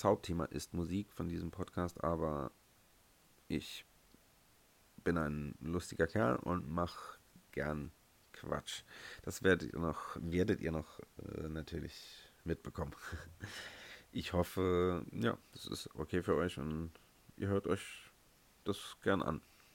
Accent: Saarland, Germany; born or raised there

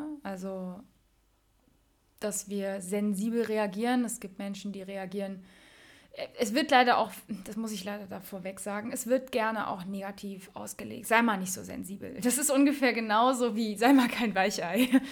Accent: Mainz, Rhineland-Palatinate, Germany; ich bin eine Mensa-Mädche und groß geworden in der Mensa-Fasnacht

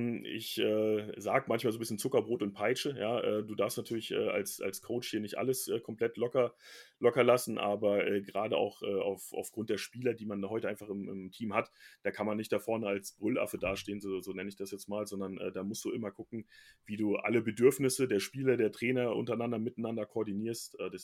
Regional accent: Bielefeld, North Rhine-Westphalia, Germany; born there; Ja, weil ich ja offensichtlich da geboren bin und darüber gibt es auch schriftliche Nachweise. Also muss es da irgendwas geben. Also mein Vater wohnt auch noch in der Nähe. Dementsprechend weiß ich definitiv, dass es Bielefeld gibt.

